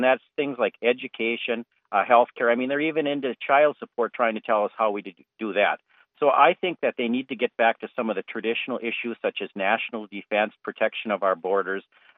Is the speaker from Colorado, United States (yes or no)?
no; Minnesota, United States; I'm from St. Louis County. It's actually larger than three states in our union.